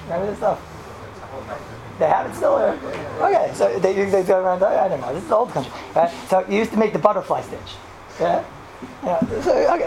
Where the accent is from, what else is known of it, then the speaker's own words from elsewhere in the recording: Flatbush, New York, United States; I'm from the old country. I'm from Flatbush.